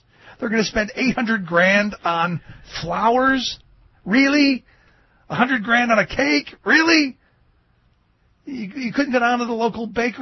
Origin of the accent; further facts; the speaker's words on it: United States; And I guess it's just that I'm American and I don't get the whole royal wedding thing.